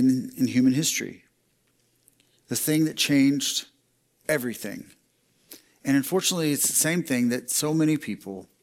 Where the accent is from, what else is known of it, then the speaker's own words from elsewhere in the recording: Texas, United States; I'm from Texas, born and raised, spent 43 years of my life in Texas.